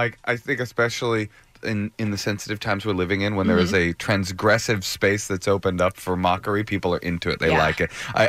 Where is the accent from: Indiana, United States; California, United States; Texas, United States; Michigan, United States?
California, United States; Oakland; Or so growing up in Oakland, they would scream white boy, and I would respond to that, too.